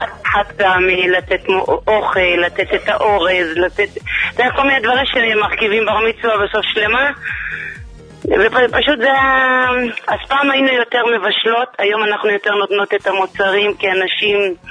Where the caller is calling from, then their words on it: Beit Shemesh, Jerusalem District, Israel; מבית שמש.